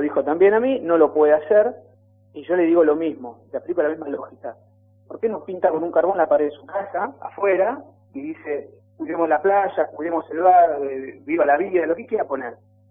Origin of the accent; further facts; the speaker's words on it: Pinamar, Buenos Aires Province, Argentina; ciudadano y habitante de Pinamar toda la vida. Ambos nacimos en Pinamar, ambos queremos en nuestra ciudad.